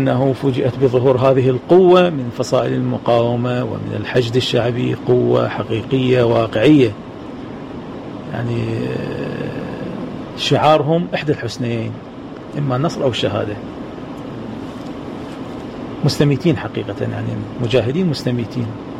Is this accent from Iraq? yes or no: yes; Iraq; أملنا إحنا كعراقيين الآن